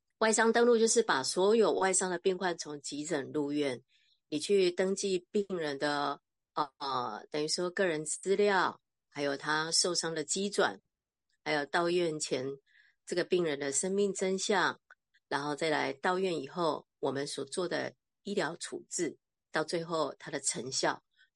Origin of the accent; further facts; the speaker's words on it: Miaoli, Miaoli County, Taiwan; now in Taichung, Taiwan; 然后我们家里就从苗栗搬来台中，啊，因为我爸也退休了。所以就在台中买了房子，